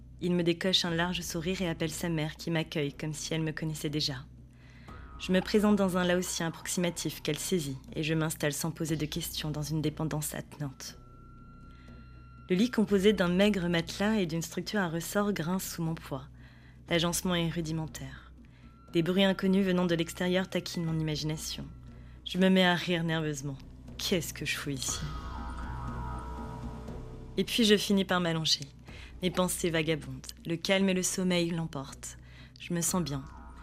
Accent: France; Je ne suis ni d'origine laotienne, ni française. Enfin, si, je suis française, mais je ne suis pas particulièrement d'une origine ou d'un pays particulier. Je suis un peu des deux

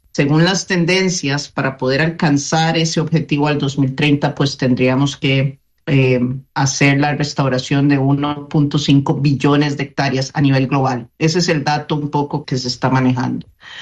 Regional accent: Costa Rica; como soy costarricense

